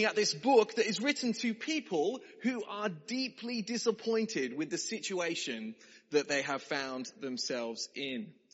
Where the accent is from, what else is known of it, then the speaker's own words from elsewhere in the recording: Australia; If you don't know me, I'm from Australia.